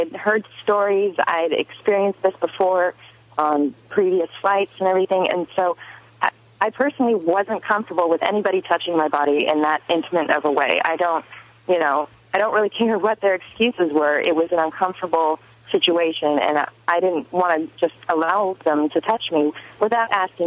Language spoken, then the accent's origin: English; Portland, Oregon, United States; now in Keene, United States